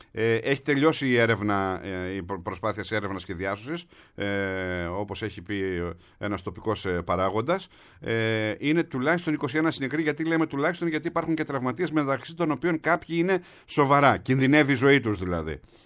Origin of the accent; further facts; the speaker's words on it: Ptolemaida, Western Macedonia, Greece; Χαιρετισμού στην πατρίδα μου την Πτολεμαίδα.